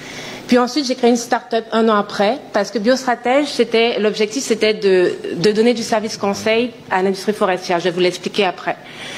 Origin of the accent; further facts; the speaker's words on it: French Guiana, France; Et je suis très fière d'être sur ma terre natale, sur mon territoire, la Guyane, dont je suis originaire.